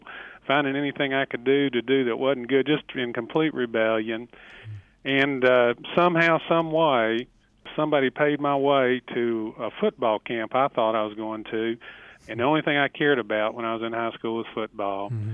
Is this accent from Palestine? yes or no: no; Roanoke, Virginia, United States; When I was 16 years old, growing up in Roanoke, Virginia